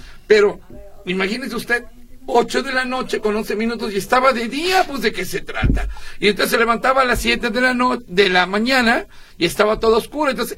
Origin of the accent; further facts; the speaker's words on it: Córdoba, Veracruz, Mexico; Saludé al padre Francisco, que fue a Córdoba, Veracruz, estuvo allá, le gustó mi tierra